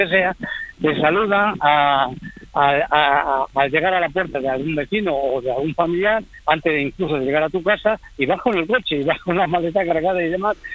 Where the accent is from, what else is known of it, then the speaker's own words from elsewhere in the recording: Extremadura, Spain; yo soy extremeño, pero desde hace casi 50 años pues convivo con mi mujer, que es de La Mancha, ¿no?